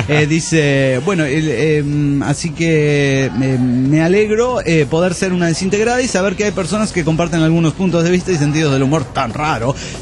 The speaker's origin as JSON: {"language": "Spanish", "country": "Venezuela", "lives_now": "Panama", "said": "Soy un venezolano comiendo arepas en Panamá, Panamá."}